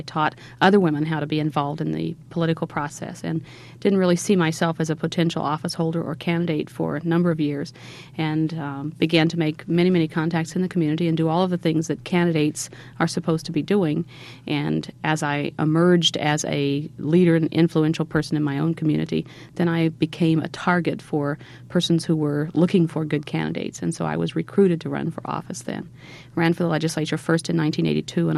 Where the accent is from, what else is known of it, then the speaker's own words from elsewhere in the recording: West Virginia, United States; now in Washington, United States; I worked for state governments both in my home state of West Virginia and my adopted state of Washington